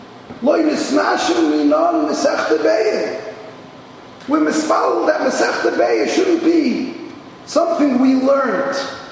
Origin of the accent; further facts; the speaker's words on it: Brooklyn, New York, United States; I grew up in Borough Park, and a Borough Park on the corner of 16th Avenue and 54th Street is Amir Dika Bismedrish.